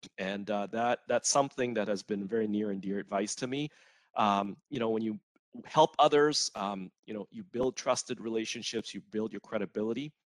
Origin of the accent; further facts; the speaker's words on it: Vancouver, British Columbia, Canada; also born or lived in Malaysia / Singapore; now in United States; I was born in Malaysia. I'm ethnically Chinese. I grew up in Vancouver, Canada. But then after doing my undergrad, I moved to the US, had a couple of years, short stint living in Singapore.